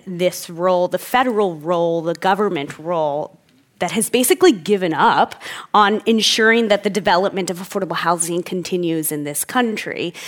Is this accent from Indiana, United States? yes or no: no; Texas, United States; I feel like that's my life growing up in Texas.